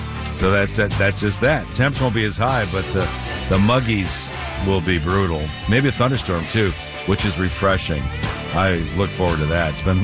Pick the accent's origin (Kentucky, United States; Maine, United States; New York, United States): Maine, United States; I tell you, I grew up in Maine, and I always thought I should like it.